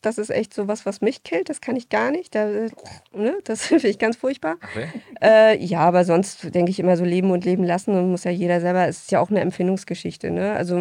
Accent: Putbus, Mecklenburg-Vorpommern, Germany; Ich komme ja aus Putbus

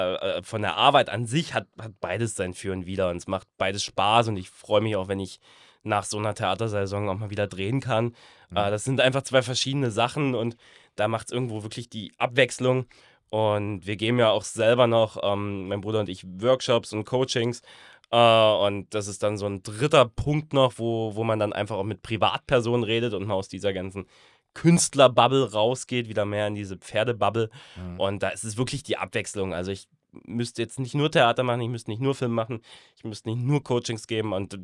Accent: Germany; als Deutscher

